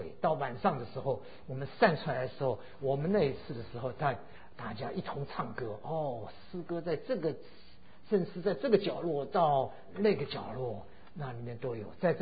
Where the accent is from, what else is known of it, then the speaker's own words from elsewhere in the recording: Shanghai, China; born there; 那我一个月就在回到了我的家乡，我是生在上海，所以到上海一个月住在那边。